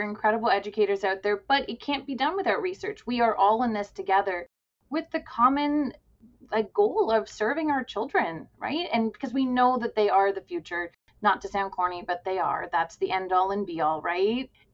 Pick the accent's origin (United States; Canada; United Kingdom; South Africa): Canada; And I'm very grateful that as a Canadian, I can bring that to my Canadian audience